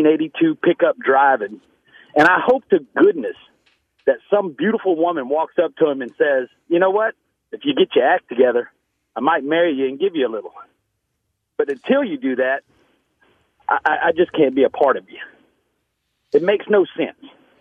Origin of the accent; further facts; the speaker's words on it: Louisiana, United States; I'm 50 years old. I got a 21-year-old kid that's named after Archie Manning. I'm from Louisiana. Of course, I'm a Saints fan, so I know about misery.